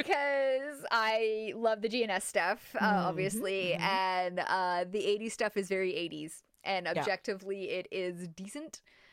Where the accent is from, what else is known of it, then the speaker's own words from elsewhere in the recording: Scotland, United Kingdom; Which is funny to me, because as a Scottish person, you place the German accent in the same spot in your mouth.